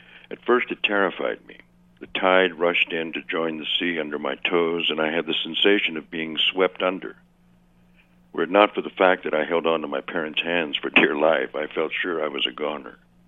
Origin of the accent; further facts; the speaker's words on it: California, United States; I'm a Valley boy.